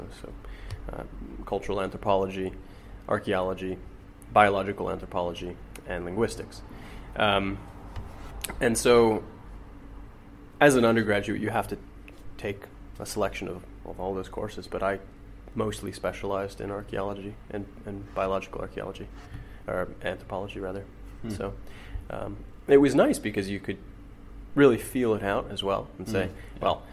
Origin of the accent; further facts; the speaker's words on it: Seattle, Washington, United States; now in Cambridge, United Kingdom; I'm an archaeology PhD student here at Cambridge. I'm from Seattle originally, where I did my undergraduate work.